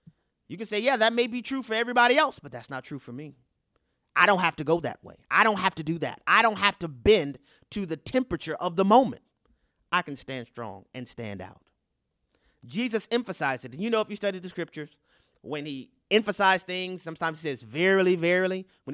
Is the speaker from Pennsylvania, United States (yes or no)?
no; New Orleans, Louisiana, United States; What about my hometown, New Orleans, Louisiana?